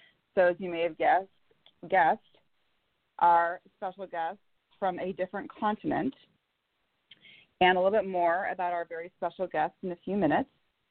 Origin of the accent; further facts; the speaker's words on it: Bellevue, Washington, United States; I am from Bellevue, Washington.